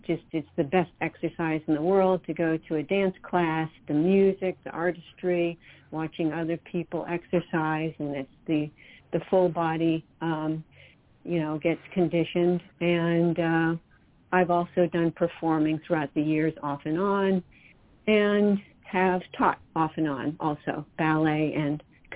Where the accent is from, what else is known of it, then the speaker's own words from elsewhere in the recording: Oakland, California, United States; now in New York, United States; Yes, I've lived in New York for many years, but I'm native Californian. I was born in Oakland, California, and … was a Latvian World War II refugee.